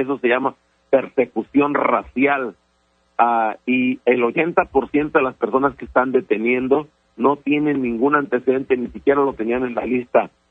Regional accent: Michoacán, Mexico; Yo soy de Michoacán

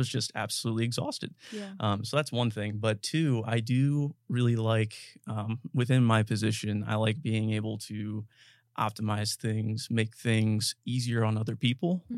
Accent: Virginia, United States; moved away as an adult; I'm initially from the Shenandoah Valley, and I moved here for school in the fall of 2017.

